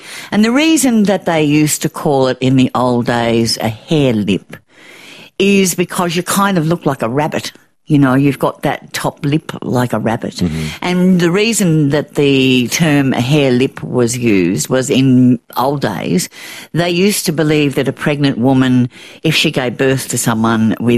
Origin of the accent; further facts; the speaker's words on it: Yarram, Victoria, Australia; born there; I was born in Yarram and Dad was teaching a little school in Tarraville in Gippsland on the coast there.